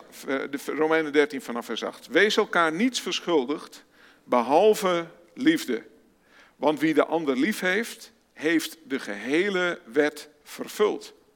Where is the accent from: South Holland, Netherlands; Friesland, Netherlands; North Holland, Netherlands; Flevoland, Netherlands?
Friesland, Netherlands; Burgum; want we komen uit Friesland, Burgum.